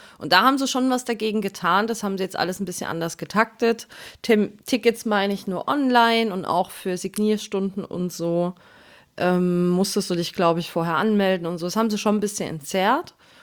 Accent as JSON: {"language": "German", "region": "Saxony", "country": "Germany"}